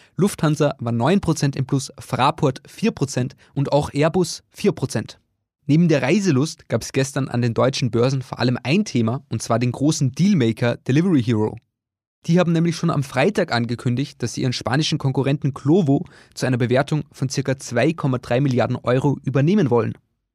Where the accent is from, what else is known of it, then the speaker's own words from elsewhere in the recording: Austria; meiner Heimat Österreich